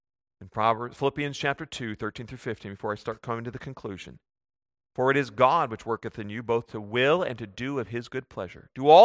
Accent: United States; And I'm originally from the States, and as I see things down there as well, and sorrows my heart.

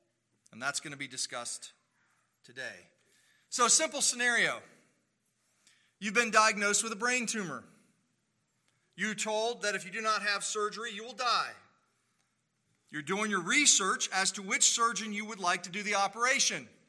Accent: United States; I am a true-blooded American. I am not British in any sense of the term.

